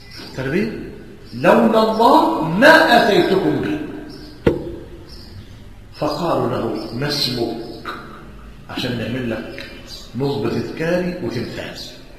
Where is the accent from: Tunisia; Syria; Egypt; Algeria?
Egypt